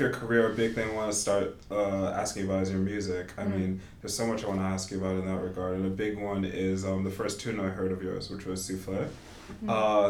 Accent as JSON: {"language": "English", "region": "New York", "country": "United States", "tie": "born or raised there", "said": "I grew up partially in Rockland County, which is outside of the city."}